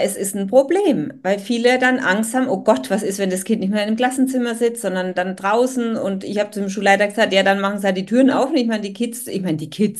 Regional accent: Bavaria, Germany; Also bei uns in Bayern.

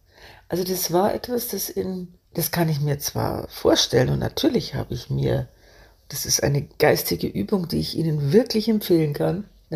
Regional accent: Bavaria, Germany; Bei uns in Bayern

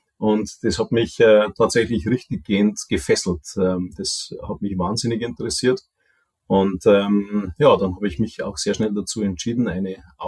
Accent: Bayerbach, Bavaria, Germany; moved away as an adult; ich selber bin tatsächlich nicht aus der Region, aber nicht weit entfernt. Also ich komme ursprünglich aus dem Rottal. Bayerbach nennt sich das kleine Örtchen und bin dann quasi mit 20 eben dann 95 Kilometer Richtung Süden gewandert.

